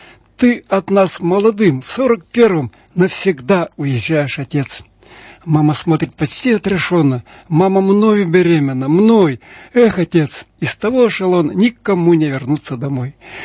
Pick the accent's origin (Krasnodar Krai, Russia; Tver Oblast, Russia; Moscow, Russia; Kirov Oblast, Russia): Kirov Oblast, Russia; и также все искал свои родные вятские, и не нашел, и очень горевал